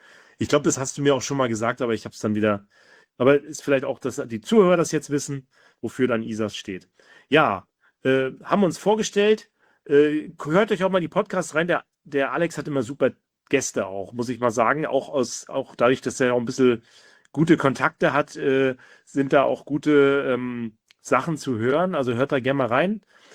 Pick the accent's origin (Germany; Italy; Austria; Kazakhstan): Germany; East Germany; Also ich komme aus Ostdeutschland, ne?